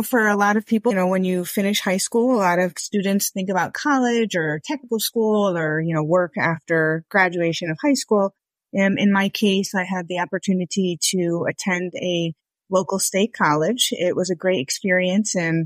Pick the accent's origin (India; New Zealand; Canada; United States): United States; Connecticut; I am originally from Connecticut. I think growing up, my life was characterized by Girl Scouts.